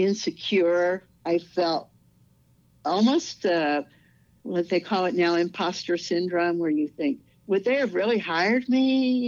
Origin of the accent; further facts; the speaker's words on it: Louisiana, United States; Going to college, for my first, in Louisiana, I'm originally from Louisiana, so my undergraduate degree was from Louisiana Tech